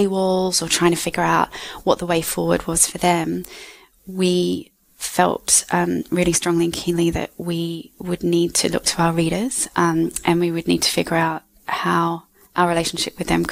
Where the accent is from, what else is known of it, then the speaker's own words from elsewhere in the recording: Australia; I am from Australia